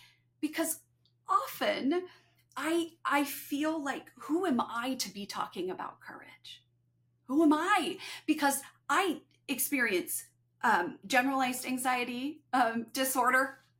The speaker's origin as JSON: {"language": "English", "region": "Kansas", "country": "United States", "said": "I'm from Kansas, so forgive me."}